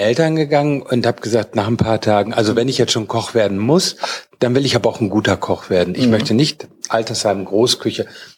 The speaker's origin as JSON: {"language": "German", "region": "North Rhine-Westphalia", "country": "Germany", "said": "Ich bin Westfale."}